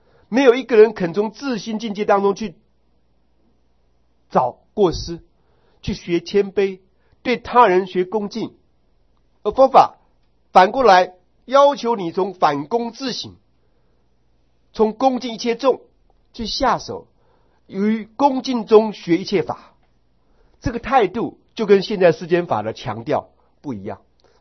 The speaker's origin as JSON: {"language": "Chinese", "country": "Taiwan", "said": "只是我们台湾人不涂涂抹抹"}